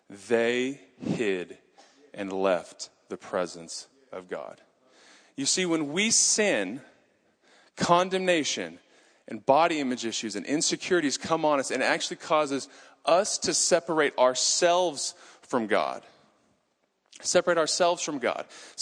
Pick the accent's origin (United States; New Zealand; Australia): New Zealand; I remember growing up in New Zealand and we drive on the left-hand side of the road.